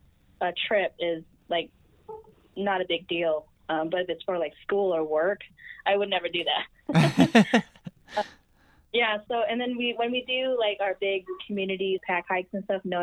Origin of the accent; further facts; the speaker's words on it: Laguna Hills, California, United States; Oh, that is actually a local favorite. I grew up in Laguna Hills.